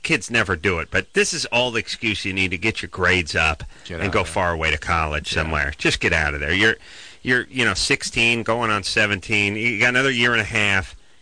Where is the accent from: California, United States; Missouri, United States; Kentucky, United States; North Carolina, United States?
California, United States; North Hollywood; I played football and baseball. I'm from North Hollywood.